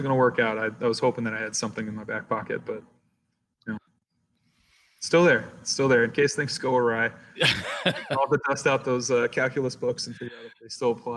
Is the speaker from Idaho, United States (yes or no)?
yes; Boise, Idaho, United States; I'm from Boise, and I didn't know where the D League at the time was going